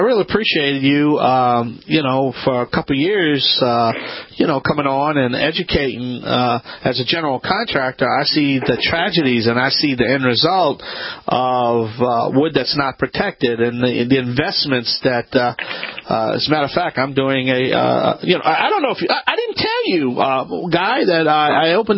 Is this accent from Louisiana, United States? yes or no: yes; Louisiana, United States; … the originator, not the duplicator.